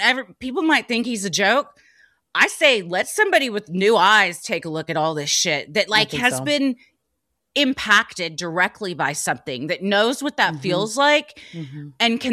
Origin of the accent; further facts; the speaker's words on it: United States; As an American, if we land in your fucking country and try to take things over, we have no fucking right to do that.